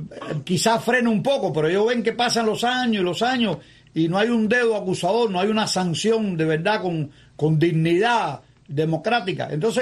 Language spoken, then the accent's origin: Spanish; Havana, Cuba; yo soy de tu barrio, yo soy de Santo Suárez